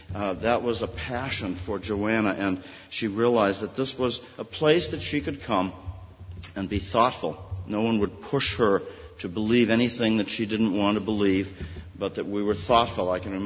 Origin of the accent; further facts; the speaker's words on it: Manchester, North West England, United Kingdom; the church that I was raised in here in Manchester